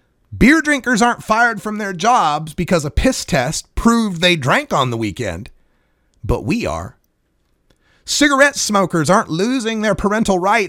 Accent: Oregon, United States; at least in my home state, I and at least 300,000 other Oregon adults are removed from the list

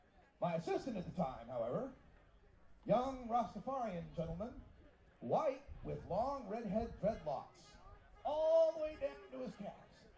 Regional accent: Boise, Idaho, United States; Now, I'm originally from Boise, Idaho, so I'm like, hey, let's go through Idaho. We'll visit my folks.

